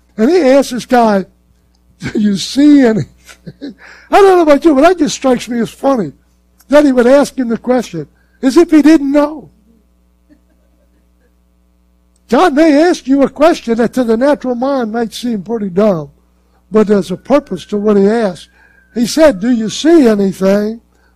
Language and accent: English; Louisiana, United States; No, nothing disparaging about my state. This is my home state. I'm back here.